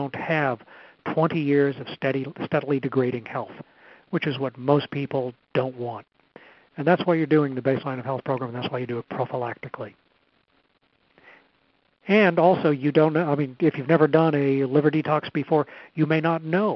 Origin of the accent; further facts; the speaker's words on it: New England, United States; So if growing up in New England, as I said, every year in the fall, the Macintosh apples would come in.